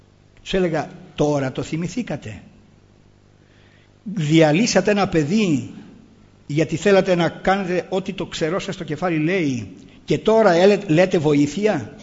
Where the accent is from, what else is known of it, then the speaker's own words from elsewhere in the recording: Chalcis, Central Greece, Greece; στην πόλη μου, στη Χαλκίδα